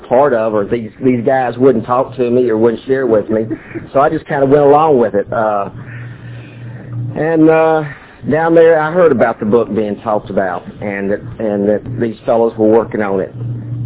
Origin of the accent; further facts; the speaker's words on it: Memphis, Tennessee, United States; I'm an addict from Memphis.